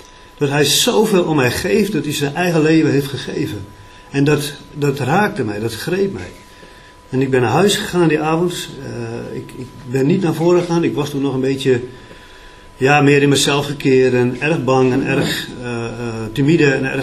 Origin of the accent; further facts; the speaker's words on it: Friesland, Netherlands; Maar ik kom uit Friesland, ik ben een Fries.